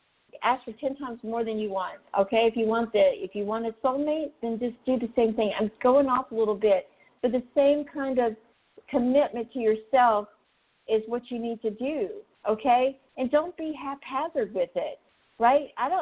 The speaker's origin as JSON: {"language": "English", "region": "North Carolina", "country": "United States", "said": "I'm just, you know, I'm from North Carolina."}